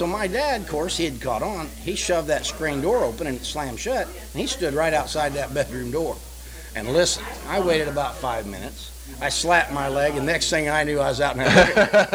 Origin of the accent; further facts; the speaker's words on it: Muncie, Indiana, United States; I'm from Muncie, Indiana.